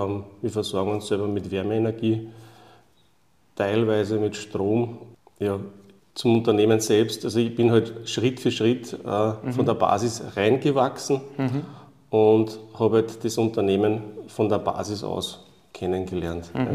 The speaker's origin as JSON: {"language": "German", "region": "Lower Austria", "country": "Austria", "tie": "born or raised there", "said": "ich bin im Weinviertel aufgewachsen, in einem Ort, der eigentlich direkt bei einem Industriebetrieb angesiedelt war."}